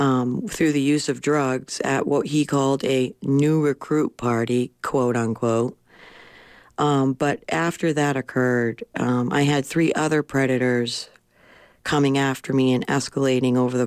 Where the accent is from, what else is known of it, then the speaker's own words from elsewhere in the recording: Bethel, Maine, United States; I grew up in Bethel, Maine, an idyllic childhood, raised as an equal, grew up, you know, living the American dream, basically.